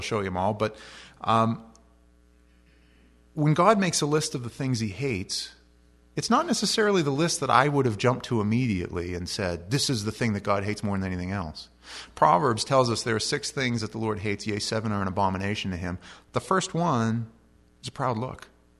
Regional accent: United States; It really should be, I'm grateful that I'm American.

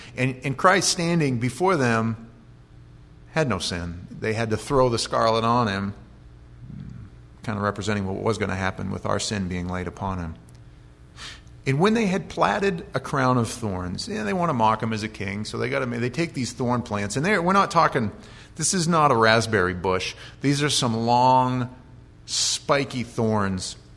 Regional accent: New Jersey, United States; I spent some time growing up in Jersey, and we used to go down to the shore every summer.

